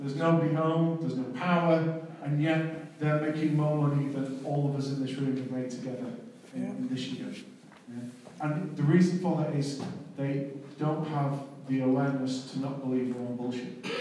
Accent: Manchester, North West England, United Kingdom; And I'm born and bred in Manchester.

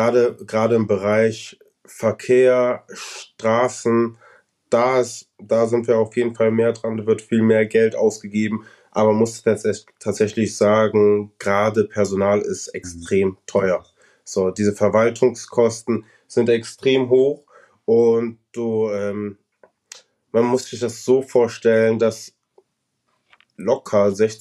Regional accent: North Rhine-Westphalia, Germany; now in Nuremberg, Germany; ich komme ja aus NRW, da sind andere Städte noch schlimmer dran, definitiv.

